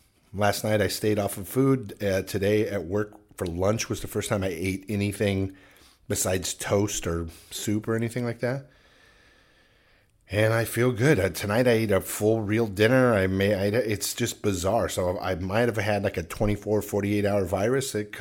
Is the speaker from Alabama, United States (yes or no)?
yes; Alabama, United States; my mom is from Alabama. I'm from Alabama. The whole family's from Alabama